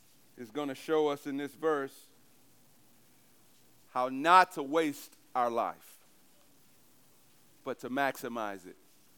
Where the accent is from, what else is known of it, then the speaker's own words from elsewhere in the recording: East St. Louis, Illinois, United States; I was raised in East St. Louis, moved around. But a few years ago, God told me to go back to East St. Louis.